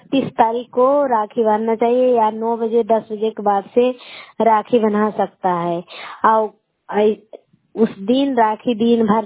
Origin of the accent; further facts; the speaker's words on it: Bihar, India; मैं सड़क पंचायत से हूँ, नादीगंज प्रखंड है।